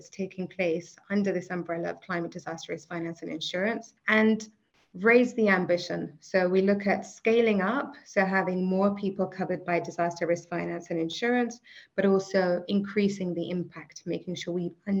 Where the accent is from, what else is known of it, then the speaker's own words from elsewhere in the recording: London, United Kingdom; now in Germany; My name is actually from Iraq, where both my parents are from. I was born and raised in London, and I now live in Germany